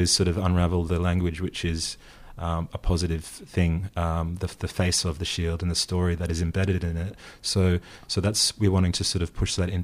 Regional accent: Papua New Guinea; But we're from Papua New Guinea, so we love rugby league.

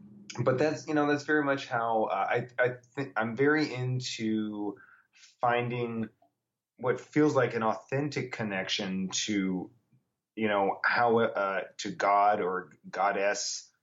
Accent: Kentucky, United States; the way I was raised, you know, 30, 40 years ago, growing up in Kentucky, in a very different time, in a very different place.

